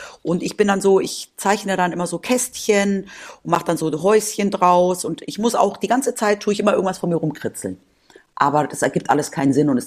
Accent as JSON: {"language": "German", "country": "Spain", "tie": "born or raised there", "said": "ich bin ja in Spanien aufgewachsen"}